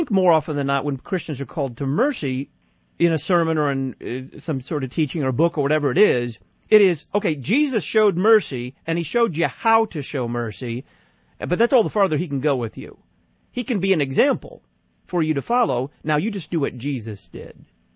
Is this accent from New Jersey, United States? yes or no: no; Texas, United States; I grew up in Texas, so it was uncle.